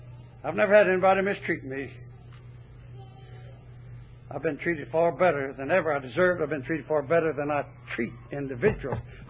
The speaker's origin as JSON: {"language": "English", "town": "Chattanooga", "region": "Tennessee", "country": "United States", "said": "Where are you from? I said, Chattanooga."}